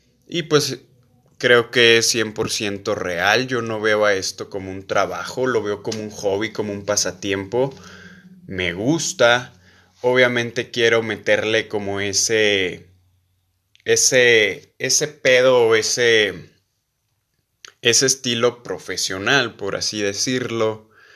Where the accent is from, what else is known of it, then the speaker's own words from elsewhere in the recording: León, Guanajuato, Mexico; Aquí de donde yo soy, de León, Guanajuato